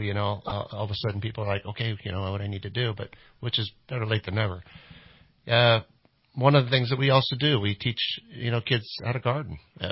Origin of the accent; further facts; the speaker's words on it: Nebraska, United States; Yeah, and I'm from Nebraska originally. I was raised on a farm there